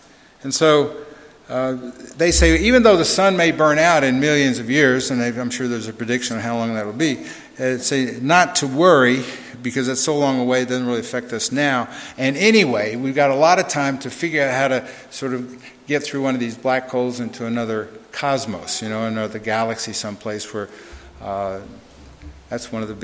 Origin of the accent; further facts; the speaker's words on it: Dallas, Texas, United States; we thought of 50 years ago when I was growing up in Dallas